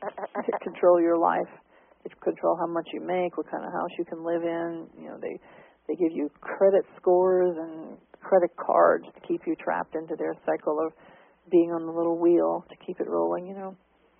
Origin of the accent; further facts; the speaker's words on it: New Orleans, Louisiana, United States; Hey, I'm from New Orleans, honey.